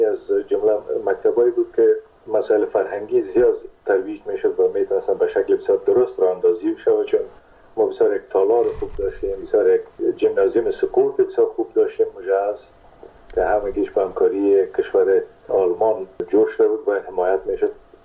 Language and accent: Persian; Kunduz, Afghanistan; born there; در قندس در اون زمانی که ما به دنیا آمدم پدرم در اسپینزر قندس مصروف ایفای وظیفه بوده و در اون زمان البته تا سنای 3 سالگی ما در قندس بودیم.